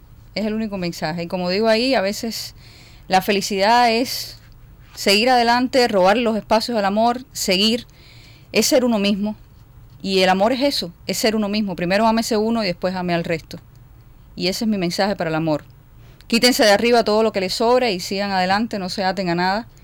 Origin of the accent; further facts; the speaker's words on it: Cuba; soy cubana por supuesto